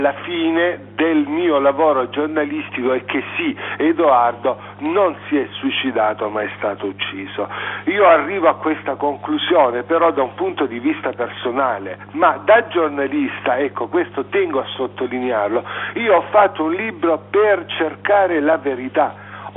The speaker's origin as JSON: {"language": "Italian", "town": "Lecce", "region": "Apulia", "country": "Italy", "tie": "born there", "moved": "as an adult", "lives_now": "Turin, Italy", "said": "Io vivo a Torino da 30 anni, io sono nato a Lecce, sono, come dire, venuto a Torino all'età di 20 anni, 20, 20, 21 per continuare gli studi, poi mi sono fermato"}